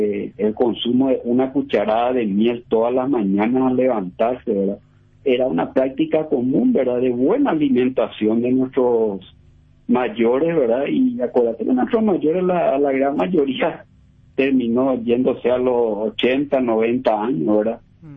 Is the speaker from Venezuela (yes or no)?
no; Paraguay; nosotros somos paraguayos.